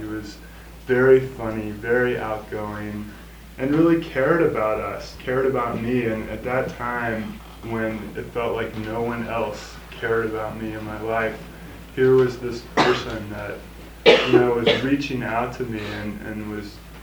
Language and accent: English; Louisville, Kentucky, United States; growing up in Louisville, Kentucky is not, it's not a bastion of gay rights or anything like that.